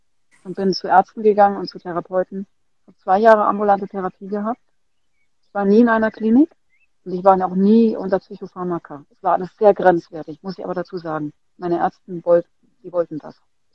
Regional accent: Brandenburg, Germany; Weil das Land Brandenburg, wo ich aufgewachsen bin, für mich nur mit Dunkelheit verbunden war, nur mit Schmerz, nur mit Gewalt.

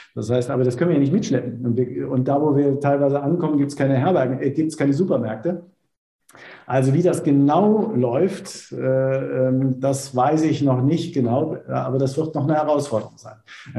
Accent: North Rhine-Westphalia, Germany; also born or lived in Franconia; Und ich habe 13 Jahre in Franken gelebt, ja, aber ich stamme tatsächlich aus der Voreifel.

